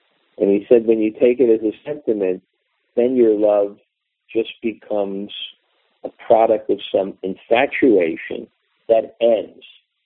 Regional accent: New York City, New York, United States; When I grew up in New York City, in Brooklyn, And, you know, we would play, so many people, you know, Brooklyn is crowded, but we play on the streets.

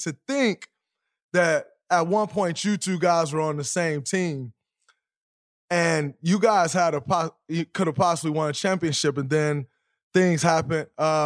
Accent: Saginaw, Michigan, United States; As a kid, growing up in Saginaw, Michigan, I remember that like it was yesterday.

